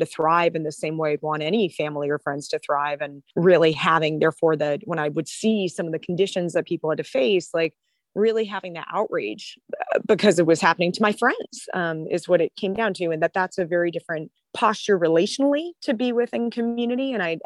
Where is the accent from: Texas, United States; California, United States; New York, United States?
California, United States; Los Angeles; I grew up in Los Angeles, which is a very large and segregated city, both racially and economically.